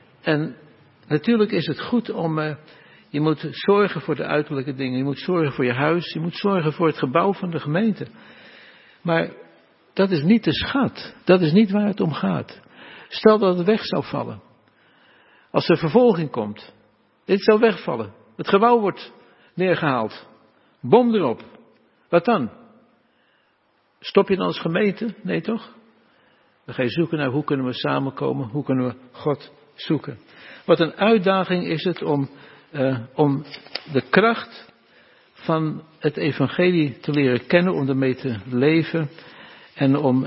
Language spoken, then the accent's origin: Dutch; Netherlands; moved away as an adult; wij kwamen als jonge mensen vanuit Nederland. Dan wordt vaak lelijk gezegd uit Holland. Nou, we zijn eigenlijk geen Hollanders, maar Nederlanders.